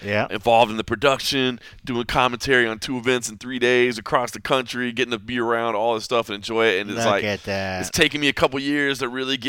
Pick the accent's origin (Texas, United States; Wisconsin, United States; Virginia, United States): Texas, United States; I guess I'm from Texas and space, and I don't know.